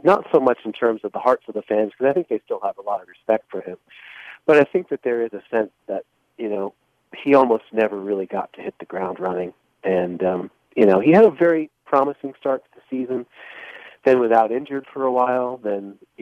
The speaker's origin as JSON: {"language": "English", "country": "United States", "said": "I'm American. I love to see Americans do well in the Bundesliga."}